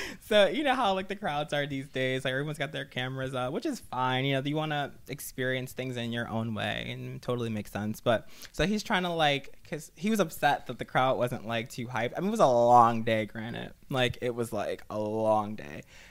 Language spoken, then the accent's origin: English; Jersey City, New Jersey, United States; Oh, okay. So I was at Subculture in Jersey City.